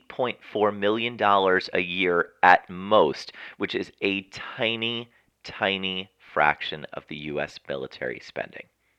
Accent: Montvale, New Jersey, United States; As the little gay kid who was growing up in Montvale, New Jersey, as I was sitting in the corner of my room reading comic books

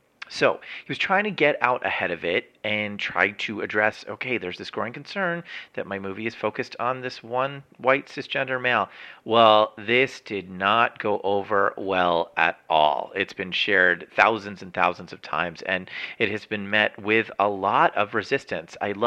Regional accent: New Jersey, United States; In my home state of New Jersey, the state in which I was born, the state in which I was raised

